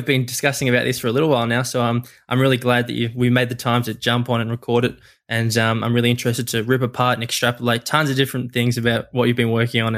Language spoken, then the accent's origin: English; Melbourne, Victoria, Australia; a sport and exercise scientist and performance coach from the Renegades. I'm from Melbourne, Australia